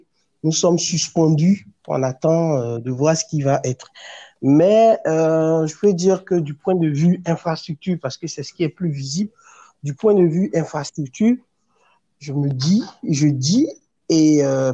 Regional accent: Côte d’Ivoire; Je suis ivoirien de père et de mère.

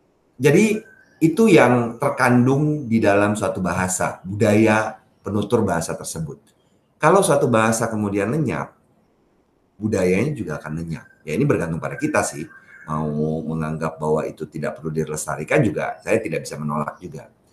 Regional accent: Jakarta, Indonesia; born there; first language Minangkabau; Saya lahir dengan bahasa Minang. Walaupun saya lahir di Jakarta, tapi orang tua saya dua-duanya Minang. Dan di rumah, beliau berdua itu sering bercakap-cakap dalam bahasa Minang.

